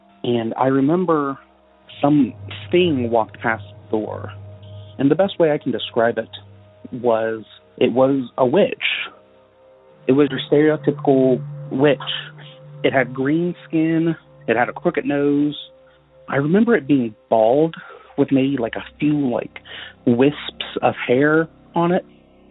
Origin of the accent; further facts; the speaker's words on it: Union, Kentucky, United States; I'm from Union, Kentucky.